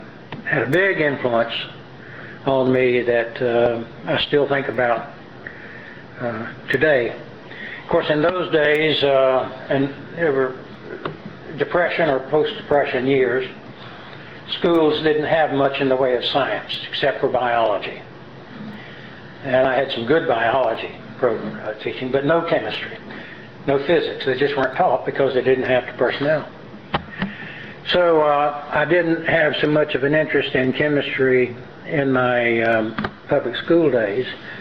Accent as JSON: {"language": "English", "town": "Hickory", "region": "North Carolina", "country": "United States", "tie": "born there", "said": "I was born in Hickory, North Carolina, which is in the western part of the state, into a family that was ultimately 9 children."}